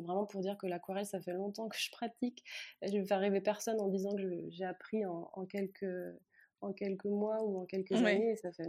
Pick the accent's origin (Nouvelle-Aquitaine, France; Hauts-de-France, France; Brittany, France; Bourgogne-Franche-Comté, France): Brittany, France; Je suis bretonne pure beurre, hein, comme on dit dans le coin.